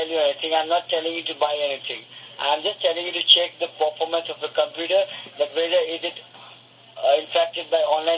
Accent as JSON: {"language": "English", "town": "Perth", "region": "Western Australia", "country": "Australia", "lives_now": "Oxford, United Kingdom", "said": "I'm from Australia. I'm from Perth, Australia. I'm an Australian."}